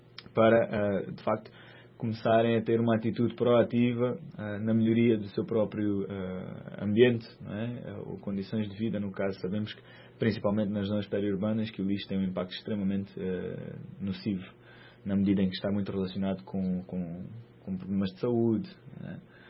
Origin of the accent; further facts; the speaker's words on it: Mozambique; Obviamente somos moçambicanos e queremos ter um impacto social no país